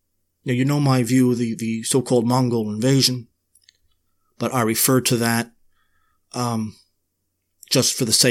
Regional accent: Ireland; one of my favorite English monarchs, Henry VII, which is odd given that I'm an Irishman

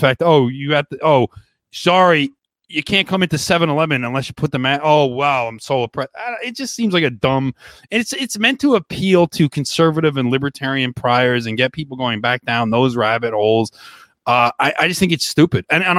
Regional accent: United States; As an American, I find that kind of laughable, to be honest.

